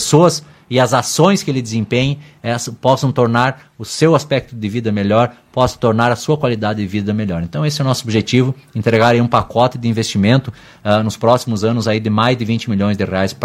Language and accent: Portuguese; Ibiraiaras, Rio Grande do Sul, Brazil; born there; Eu moro em Ibiraiaras, nasci em Ibiraiaras, tenho uma família e quero crescer com essa família em meu município.